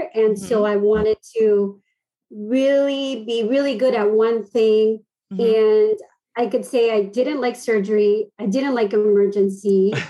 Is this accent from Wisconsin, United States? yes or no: no; Miami, Florida, United States; So I'm from Miami. I've pretty much been here all my life. I did undergrad here in Miami, Florida International University